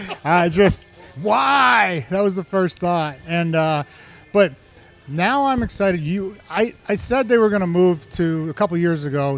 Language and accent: English; Massachusetts, United States; I grew up in Massachusetts, of course.